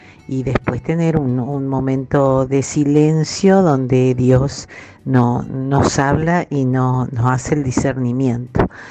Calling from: La Paz, Entre Ríos, Argentina; de La Paz Entre Ríos

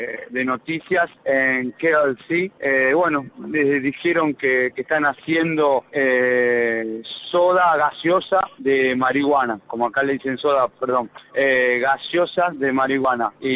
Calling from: California, United States; acá de California.

